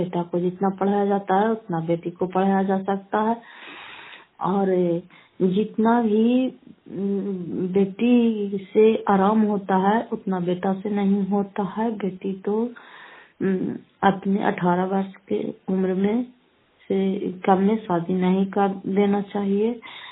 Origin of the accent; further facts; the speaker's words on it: Bihar, India; घर फतेहपुर, पंचायत मकौसा, जिला नालंदा, घर पसराय, ब्लॉक की निवासी हूँ।